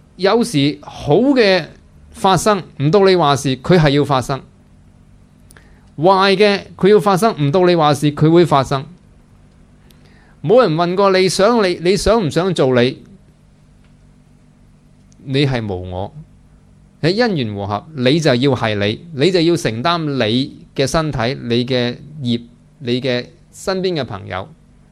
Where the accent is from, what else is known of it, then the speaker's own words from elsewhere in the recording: Hong Kong; 那你我们香港人以为，我们人以为你开心不开心